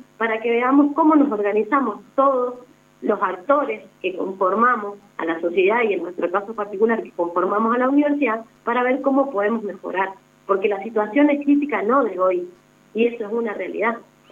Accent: San Carlos, Mendoza, Argentina; now in Mendoza, Argentina; yo soy de San Carlos, tuve la posibilidad, para venirme a estudiar me tuve que venir a vivir a la capital

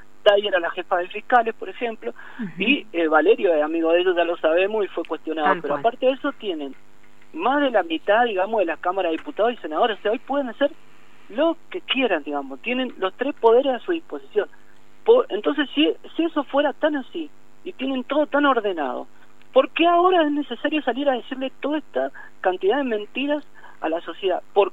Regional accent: Malargüe, Mendoza, Argentina; porque aparte nosotros somos de Malargüe

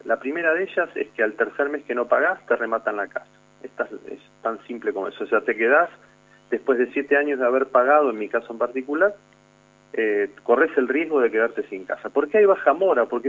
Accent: Argentina; quienes lo acompañamos, que somos todos los argentinos que vivimos en este hermoso país, cree planes de contingencia.

